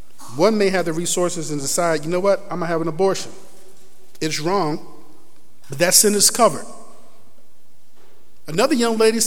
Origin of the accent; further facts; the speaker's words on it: Rochester, New York, United States; I said, I'm from Rochester.